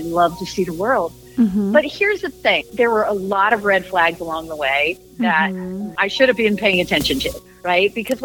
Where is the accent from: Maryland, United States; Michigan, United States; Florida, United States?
Maryland, United States; accent: East Coast; I grew up in Maryland where they did not pronounce their D's.